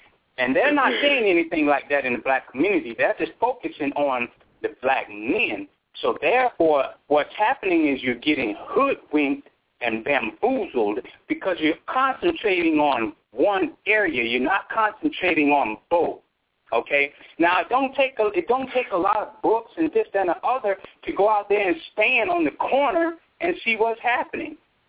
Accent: Chicago, Illinois, United States; Now, I'm from the Midwest. You know, and the young lady says that's where she's from. I'm from Chicago, okay?

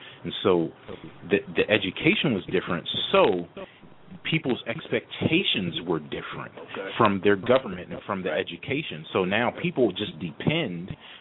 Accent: Youngstown, Ohio, United States; now in Orlando, United States; You know, I'm from Youngstown, like Tracy and Jeff. I live in Orlando now. And I'm going to tell you, I'm from the hood, all right?

